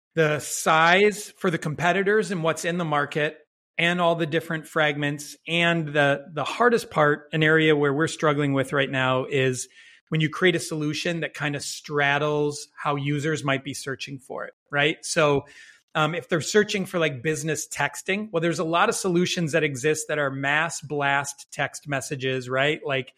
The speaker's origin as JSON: {"language": "English", "region": "Minnesota", "country": "United States", "tie": "born or raised there", "said": "I'm a Midwestern guy, born and raised in Minnesota, if I haven't dropped any long O's yet."}